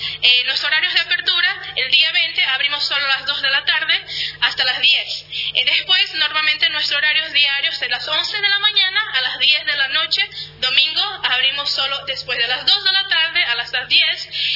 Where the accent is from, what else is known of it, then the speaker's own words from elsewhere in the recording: Brazil; Spanish is a second language; Yo soy de Brasil.